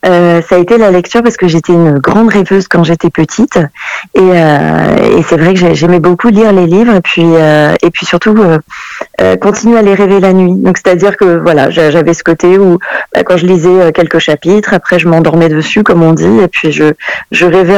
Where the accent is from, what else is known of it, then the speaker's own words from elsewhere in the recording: Martinique; j'ai passé une partie de mon enfance aux Antilles, en Martinique.